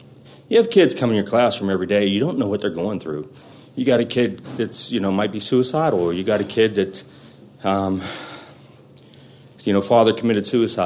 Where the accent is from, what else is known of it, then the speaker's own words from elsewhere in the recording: Pittsburgh, Pennsylvania, United States; I'm from Pittsburgh, Pennsylvania. I'm one of 11 children, all the same marriage, and come from a long line of ministers and teachers in the family.